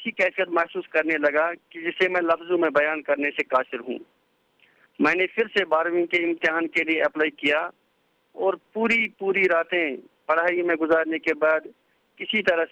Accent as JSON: {"language": "Urdu", "region": "Jammu and Kashmir", "country": "India", "tie": "born or raised there", "said": "میں جموں کشمیر کے ایک دور افتادہ گاؤں جس کا نام آگر دانگر پورا ہے, میں 1981 عیسوی میں پیدا ہوا."}